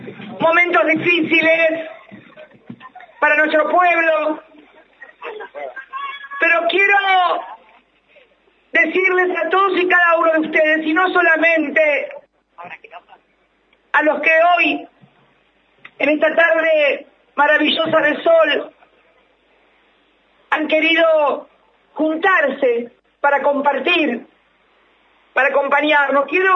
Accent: Buenos Aires, Argentina; porque no se olviden que yo soy de Cardado, nomás, cerquita de La Plata

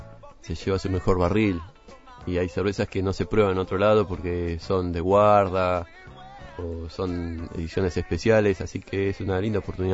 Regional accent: Río Negro, Argentina; Yo soy de Río Negro y siempre me interesaba el tema de la cerveza.

